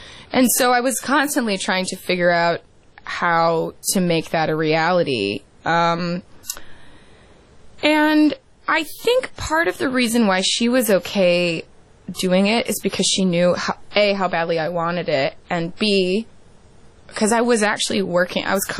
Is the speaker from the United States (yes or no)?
yes; Jackson, Tennessee, United States; I grew up in between Memphis and Nashville. There was a lot of music going on between my hometown of Jackson, which was the home